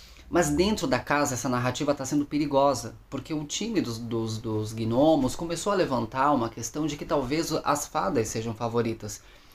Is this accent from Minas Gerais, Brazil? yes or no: no; Blumenau, Santa Catarina, Brazil; Eu sou de Blumenau, Santa Catarina.